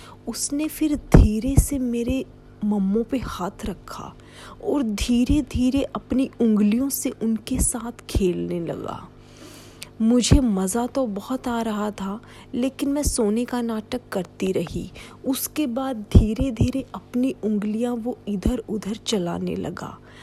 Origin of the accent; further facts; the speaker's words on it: Panipat, Haryana, India; पानीपत की रहने वाली हूँ।